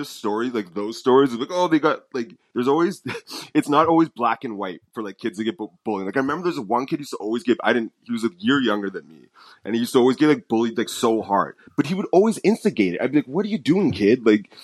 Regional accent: United States; I'll say we because I'm American, we have more guns out there than anyone else

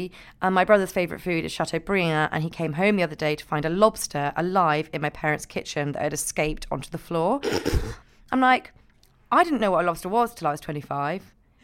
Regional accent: Scotland, United Kingdom; Also, because I'm from Scotland, iron brew bars.

